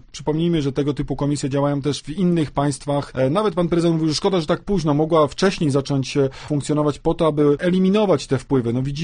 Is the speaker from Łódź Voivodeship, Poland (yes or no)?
yes; Wieluń, Łódź Voivodeship, Poland; Tutaj w Wieluniu urodziłem się, tutaj chodziłem przecież do szkoły, do pierwszego liceum imienia Kościuszki na Nadodrzańskiej